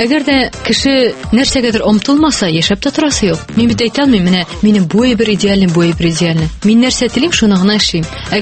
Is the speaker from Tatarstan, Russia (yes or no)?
yes; Aktanysh, Tatarstan, Russia; әлбәттә инде минем бүтән районнан чыгып караганым юк. Мин Актаныштан. Һәм мин моның белән шатланам.